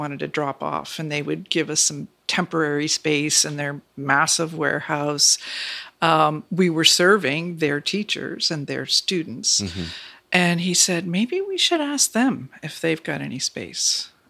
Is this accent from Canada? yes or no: yes; Canada; I grew up in Canada. I went to, you know, Catholic, mostly private schools.